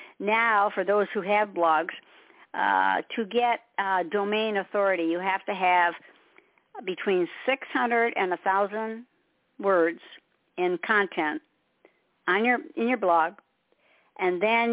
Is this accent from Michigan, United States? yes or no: yes; Detroit, Michigan, United States; I'm a girl from Motown. I love music. So I have my headphones on. I was born and raised in Detroit.